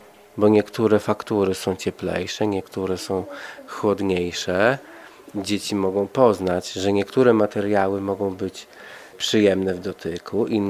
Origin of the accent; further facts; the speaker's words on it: Białystok, Podlaskie Voivodeship, Poland; My jesteśmy z Białegostoku